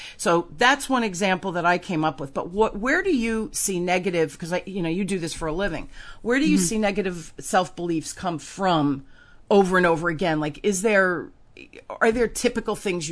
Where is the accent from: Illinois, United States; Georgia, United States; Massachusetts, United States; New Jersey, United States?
New Jersey, United States; Newark; I realized when I was a little girl, I grew up in Newark.